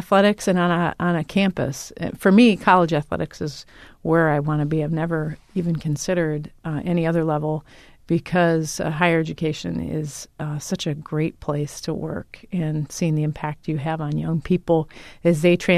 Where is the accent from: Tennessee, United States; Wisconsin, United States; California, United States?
Wisconsin, United States; Brodhead; I grew up in Broadhead, Wisconsin.